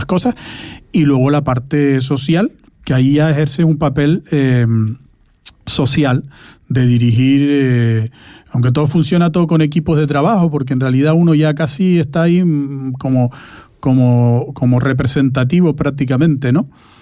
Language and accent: Spanish; Tenerife, Canary Islands, Spain; moved away as an adult; now in Fuerteventura, Spain; Entonces yo en Tenerife llevaba 26 años de mi vida, y ahora llevo aquí 26 años y 8 meses. Por tanto, ya soy majorero